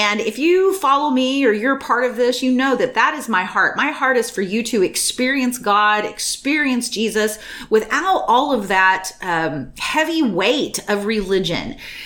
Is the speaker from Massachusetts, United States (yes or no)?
no; Arlington, Texas, United States; I grew up in Texas. I grew up in Arlington, which is a suburb of Dallas, right?